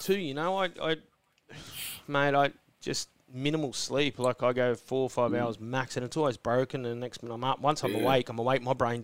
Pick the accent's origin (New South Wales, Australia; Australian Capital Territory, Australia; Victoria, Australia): New South Wales, Australia; Sydney; I growing up in Sydney, I had, back in the day, a lot of mates heroin addicts.